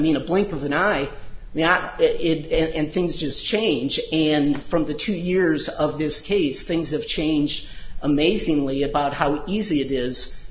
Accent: Wisconsin, United States; We're from Dane County, Wisconsin.

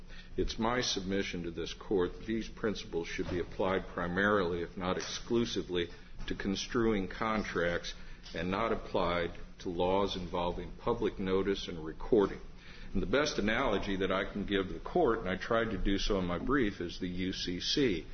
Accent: Decatur, United States; from Decatur.

